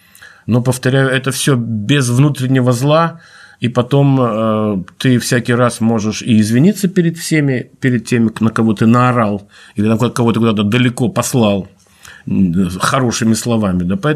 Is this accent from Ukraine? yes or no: yes; Rivne, Rivne Oblast, Ukraine; born there; Там не делали трактора в Ровную, я родился в на Украине.